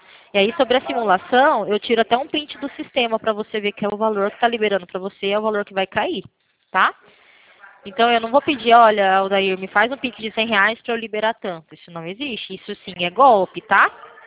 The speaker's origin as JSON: {"language": "Portuguese", "region": "Paraná", "country": "Brazil", "said": "Eu sou do Paraná."}